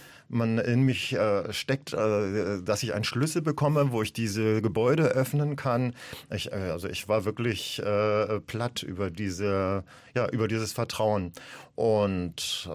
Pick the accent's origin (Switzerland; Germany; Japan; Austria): Germany; Berlin; now in Nantes, France; Genau, wir sind ja Berliner.